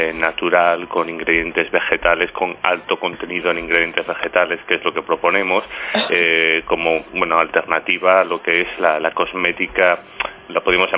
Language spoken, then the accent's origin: Spanish; Málaga, Andalusia, Spain; now in Mijas, Spain; Antes estábamos en Benalmádena, yo soy malagueño, y en Mijas llevamos ya casi año y medio.